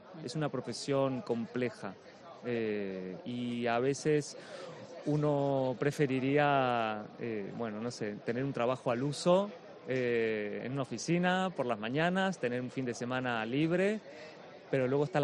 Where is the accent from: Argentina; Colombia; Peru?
Argentina; now in Madrid, Spain; Yo soy argentino, audicioné en Buenos Aires hace muchos años